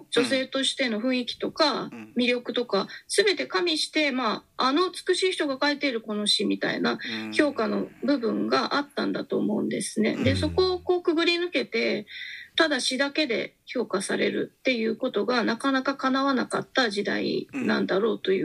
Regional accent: Kitakyushu, Fukuoka, Japan; born there; 北九州で生まれた私に理解できるのかみたいな

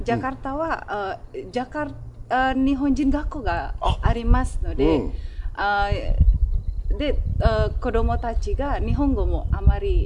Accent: Indonesia; Japanese is a second language; 私インドネシアからの出身です。

